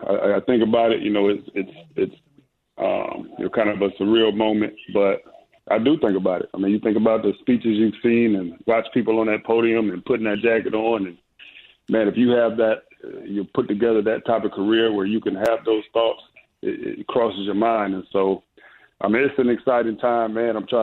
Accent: Ohio, United States; Yes, I grew up in Ohio, and my older brother was a big-time Michigan fan.

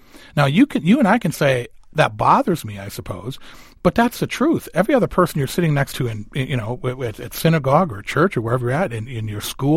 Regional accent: South Dakota, United States; But I grew up in South Dakota. There's 600,000 people in the entire state. And people like me grew up hunting.

